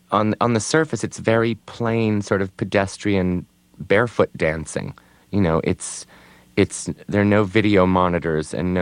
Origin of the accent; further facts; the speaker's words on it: United States; And as an American, you know, I was even more American when I was in Belgium for some reason.